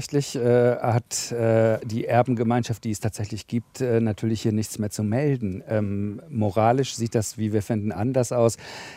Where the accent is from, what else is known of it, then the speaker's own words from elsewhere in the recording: Cologne, North Rhine-Westphalia, Germany; ich komme aus Köln